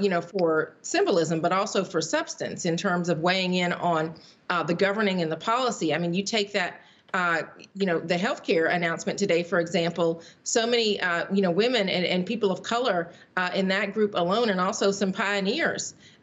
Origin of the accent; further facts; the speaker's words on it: Georgia, United States; which we know is in the balance right now in my home state of Georgia.